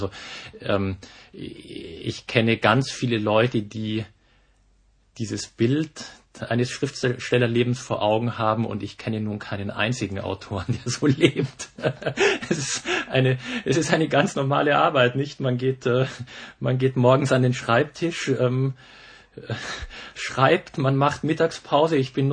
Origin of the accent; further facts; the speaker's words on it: Munich, Bavaria, Germany; Ich bin in München groß geworden